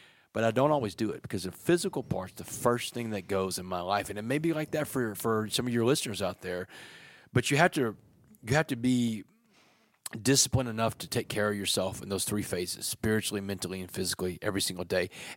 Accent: Port Arthur, Texas, United States; around the area where I grew up in Port Arthur, where I was living

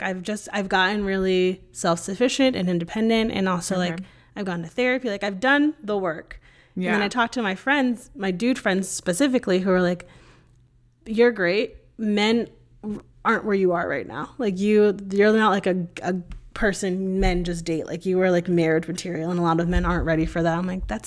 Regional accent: Connecticut, United States; now in Austin, United States; I grew up in Connecticut, one of the most liberal states in the country.

